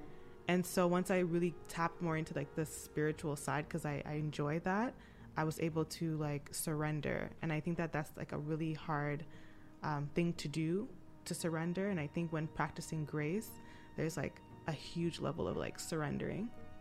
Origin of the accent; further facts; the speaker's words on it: Jamaica; As a Jamaican, everything is drink tea, drink tea, drink tea.